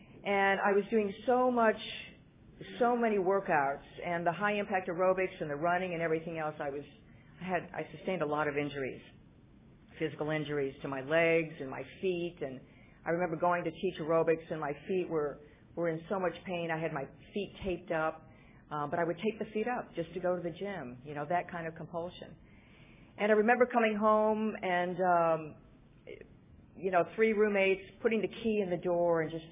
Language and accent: English; Chicago, Illinois, United States; also born or lived in Washington, D.C.; I moved back to the East Coast, and I grew up in Chicago, and we moved around a few times, and then I went back east to Washington, D.C.